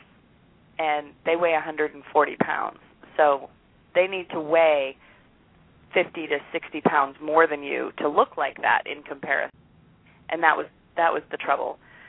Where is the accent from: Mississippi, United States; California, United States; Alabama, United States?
California, United States; Well, I grew up in California, and I have been an entrepreneur my whole life.